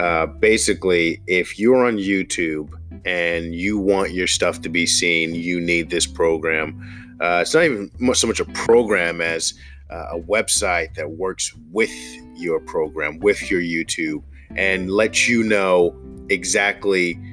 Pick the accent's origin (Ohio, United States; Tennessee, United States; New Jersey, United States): New Jersey, United States; We're from Jersey, and everybody from Jersey normally goes to Florida.